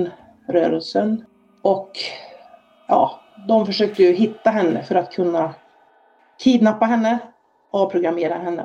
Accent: Fredriksberg, Dalarna County, Sweden; sprang runt vår flaggstång hemma i Fredriksberg. Jag bara skrek, för det var stort. Och få lämna byn.

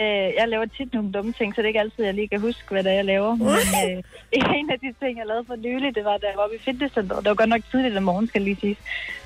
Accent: Amager, Capital Region of Denmark, Denmark; Fra Amager.

